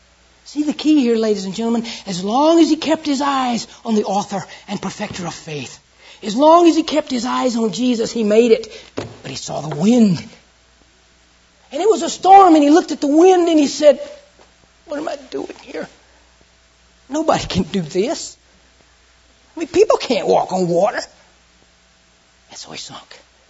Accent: the South, United States; I'm from the South, I'm sure you couldn't tell that.

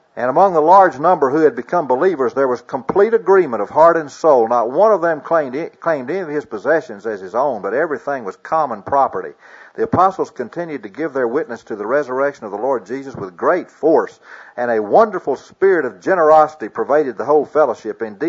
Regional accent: McAllen, Texas, United States; I was born in Edinburgh, grew up in McAllen

